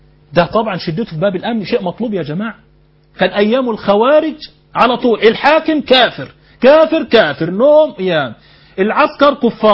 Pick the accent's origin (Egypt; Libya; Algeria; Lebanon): Egypt; الموتى عندنا في مصر لهم أصوات معتمدة.